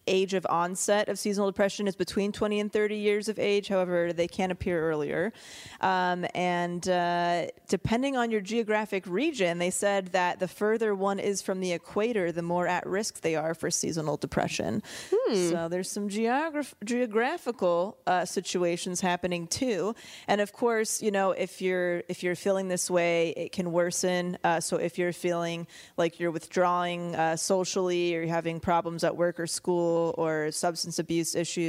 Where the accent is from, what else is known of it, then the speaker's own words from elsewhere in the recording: California, United States; growing up in California, it's like, I sleep when it's dark.